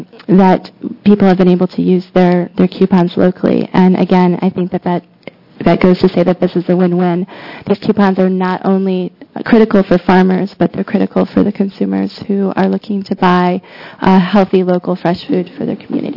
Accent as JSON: {"language": "English", "town": "Colton", "region": "Oregon", "country": "United States", "said": "I'm from Colton, Oregon, which makes me Representative Gilliam's constituent."}